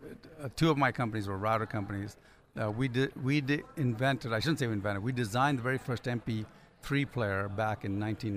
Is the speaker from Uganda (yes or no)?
no; Ghana; also born or lived in Sudan; growing up in Africa because I was born in Ghana, but then we lived in Sudan, right on the edge of the Sahara Desert for about 9 years.